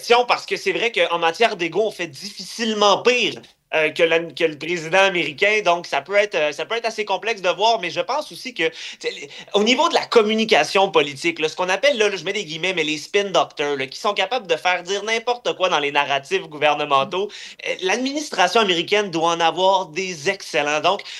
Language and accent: French; Canada; Mais en tant que Canadien, c'est quoi l'impact?